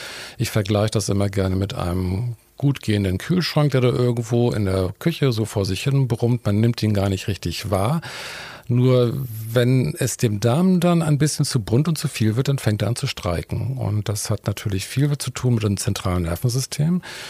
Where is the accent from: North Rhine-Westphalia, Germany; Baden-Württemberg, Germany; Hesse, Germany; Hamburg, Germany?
Hamburg, Germany; Und ich bin eigentlich Hamburger, bin dann über die Universitätsstädte Hamburg und Heidelberg dann letztendlich Arzt geworden und bin über einige Stationen dann letztendlich in Herford Chefarzt geworden